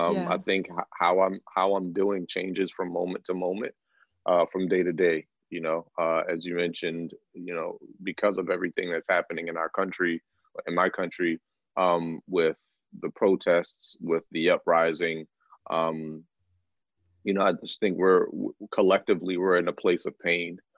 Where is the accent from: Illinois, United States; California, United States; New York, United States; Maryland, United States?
Maryland, United States; Baltimore; I'm from Baltimore, which is a city in the state of Maryland.